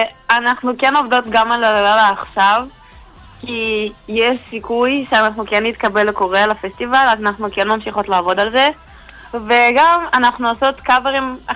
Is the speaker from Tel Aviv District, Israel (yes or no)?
no; Rishon LeZion, Central District, Israel; ובעצם כולנו מראשון לציון